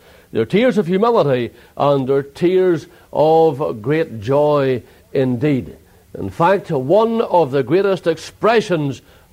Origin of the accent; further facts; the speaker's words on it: Ireland; I'm Irish, and we Irish are well known for our tempers